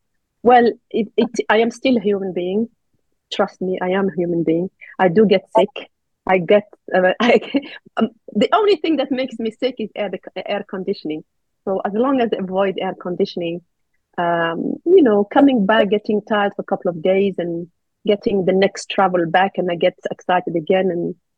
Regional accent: Algeria; English is a second language; I was born and raised in Algeria, the country between Morocco and Tunisia. It's one of the biggest countries in Africa. I am one of 8 kids. I am one of the 6 girls.

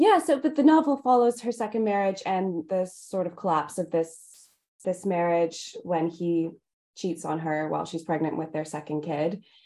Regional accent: Canada; as a Canadian

